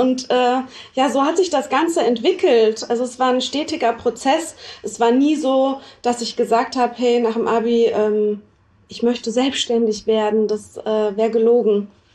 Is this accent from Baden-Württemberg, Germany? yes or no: yes; Freiburg, Baden-Württemberg, Germany; born there; ich komme gebürtig aus Freiburg